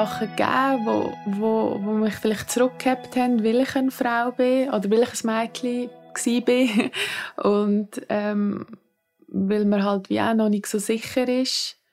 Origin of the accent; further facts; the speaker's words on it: Lucerne, Switzerland; Ich bin im Tribschen aufgewachsen, in der Stadt Luzern.